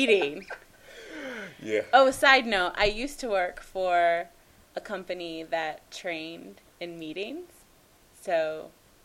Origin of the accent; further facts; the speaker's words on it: Buffalo, New York, United States; We are from Buffalo, New York. So go Buffalo Bills, go Sabres, go Buffalo Bandits.